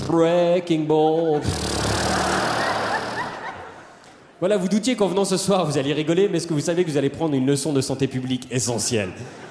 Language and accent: French; Switzerland; Et en tant que bon Suisse empreint de neutralité, je suis arrivé à un compromis.